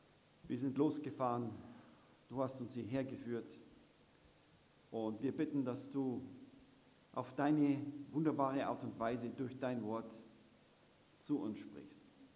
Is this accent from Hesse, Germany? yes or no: yes; Hesse, Germany; Und ich bin aus Hessen gekommen, aus der Nähe von Kassel.